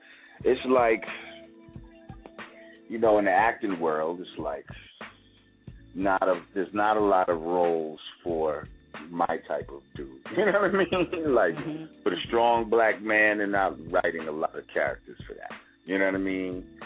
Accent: New York, United States; My shit sounds like some New York shit. I'm from New York, so I make New York sounding hip hop.

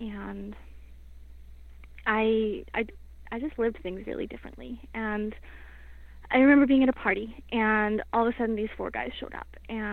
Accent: British Columbia, Canada; I grew up in British Columbia. It was in Alberta. I didn't move back to BC.

